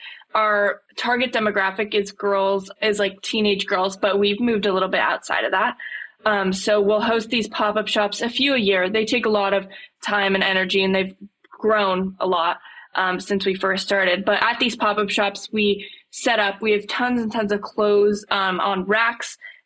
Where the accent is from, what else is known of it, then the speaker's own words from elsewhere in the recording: Los Angeles, California, United States; I'm one of the co-founders of She Styles. I'm 17 years old. I'm from Los Angeles, California, and I go to Brentwood School.